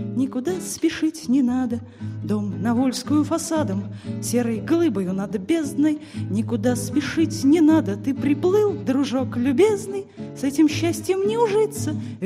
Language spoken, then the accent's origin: Russian; Saratov, Saratov Oblast, Russia; Как уже было сказано, я из Саратова. Что еще может спеть человек, приехавший из Саратова, кроме как эту песню?